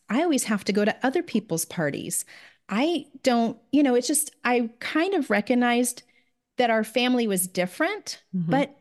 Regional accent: Canada; born there; My sister was born in Washington. I was born in Canada, and my brother was born in Phoenix.

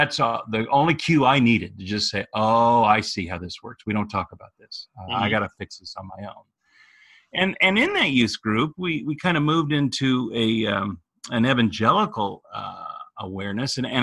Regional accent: Kansas City, Missouri, United States; Nate, I grew up in Kansas City, as you know

